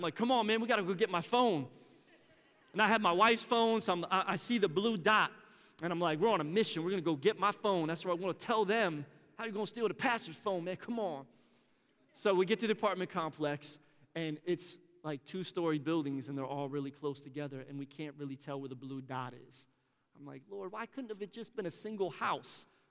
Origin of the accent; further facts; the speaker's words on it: Philadelphia, Pennsylvania, United States; Originally, I'm from Philly. I'm not from Tampa. You might be able to hear that a little bit in my accent. But originally, I grew up in Philly